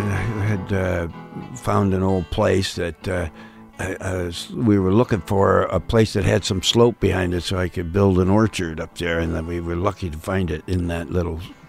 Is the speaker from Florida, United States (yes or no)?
no; New York, United States; now in Los Angeles, United States; You know, I'm from Western New York State originally, and it was cold climate